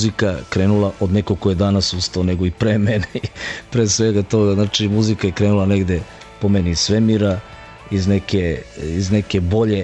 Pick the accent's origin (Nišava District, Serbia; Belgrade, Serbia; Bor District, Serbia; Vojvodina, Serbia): Nišava District, Serbia; Niš; Ponosan sam kao Nišlija kad krene ovaj festival